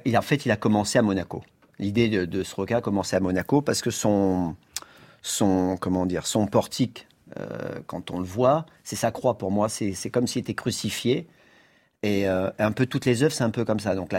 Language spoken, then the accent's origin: French; Grasse, Provence-Alpes-Côte d'Azur, France; born there; C'est le son de mon enfance. Je suis né à Grasse, dans le sud.